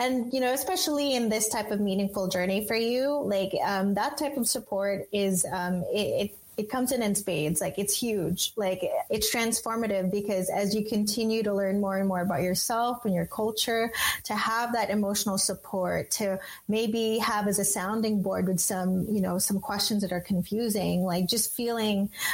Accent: Philippines; I don't want to be Filipino. I hate being Filipino.

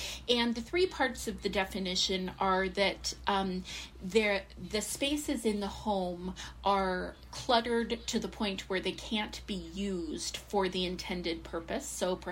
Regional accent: United States; now in Canada; I come from the United States, where I was born and went to school and also started faculty life.

